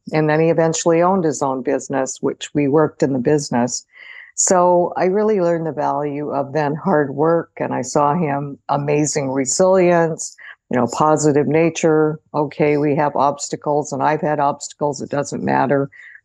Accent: Spokane, Washington, United States; as a young person growing up in Spokane and not having experienced this directly myself

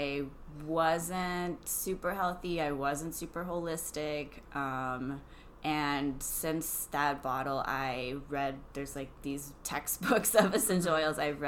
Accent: Texas, United States; now in Denver, United States; I live here in Denver, but originally I'm from Texas, and that's where I was introduced to essential oils.

